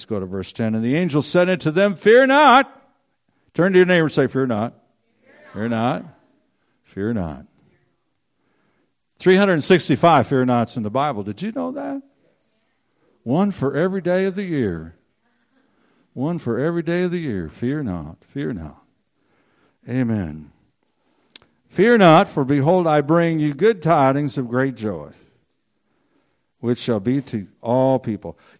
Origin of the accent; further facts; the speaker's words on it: Washington, United States; But we're from Washington.